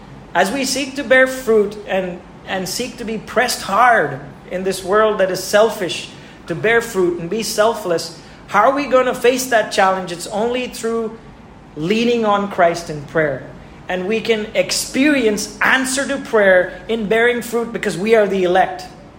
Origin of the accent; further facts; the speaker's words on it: India; my possessions and what I have in this world exists so that I, as an Indian, may first, I mean, invest in the kingdom of God in my own local church.